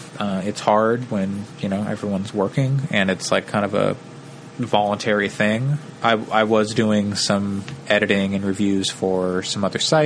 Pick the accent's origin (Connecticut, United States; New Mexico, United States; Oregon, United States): Oregon, United States; Eugene; I am from Oregon, Eugene, Oregon, home of the Ducks.